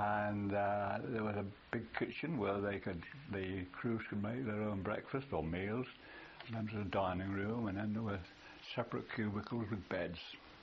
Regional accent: Liverpool, North West England, United Kingdom; born there; I was born in Fethacaly, which is a suburb of Liverpool.

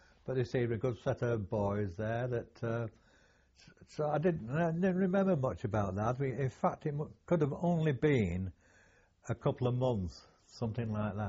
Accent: Otley, Yorkshire and the Humber, United Kingdom; We was in under canvas in Otley. And I was from Otley.

